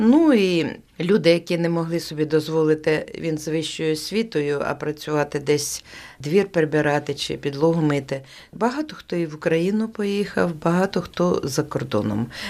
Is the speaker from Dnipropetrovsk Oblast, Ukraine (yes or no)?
yes; Dnipropetrovsk Oblast, Ukraine; now in Daugavpils, Latvia; А я з Дніпропетровщини. Ну, а потім мене тут знайшли. Чоловік латвієць, сподобалось йому, вийшла заміж і так і лишилася.